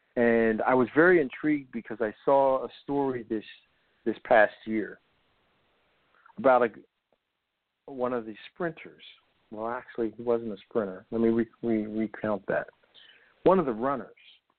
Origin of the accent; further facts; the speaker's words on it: New Jersey, United States; He's played for audiences I'm from New Jersey, in New Jersey and the Philadelphia area on numerous occasions.